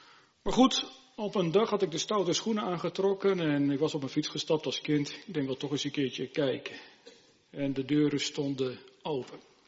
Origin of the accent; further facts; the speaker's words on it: Harderwijk, Gelderland, Netherlands; En aan de plaats waar ik opgegroeid ben, Harderwijk.